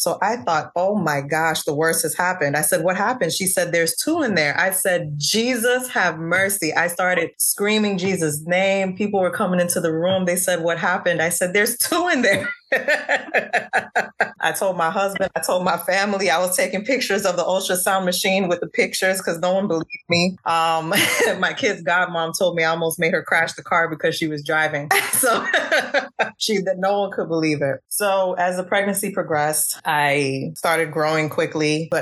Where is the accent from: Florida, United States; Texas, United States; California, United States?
Florida, United States; Born and raised in South Florida, graduated, went to college, got a scholarship, got my master's degree, became a nurse practitioner.